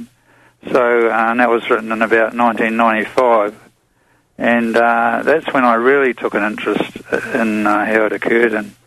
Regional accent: New Zealand; now in Australia; I'm an Australian, well, New Zealander, actually, but I've been living in Australia for about 20-odd years

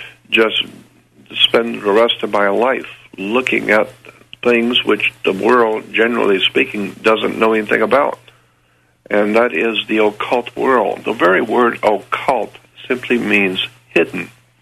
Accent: Florida, United States; And I grew up in Northwest Florida

